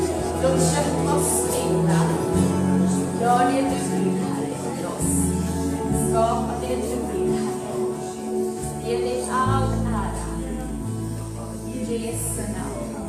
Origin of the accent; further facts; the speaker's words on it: Uppsala, Uppsala County, Sweden; also born or lived in Ethiopia; Jag är född i Etiopien, men min familj flyttade till Uppsala när jag var 6 år. Så jag är uppvuxen i Uppsala. Och sen så, jag blev kristen när jag var väldigt ung.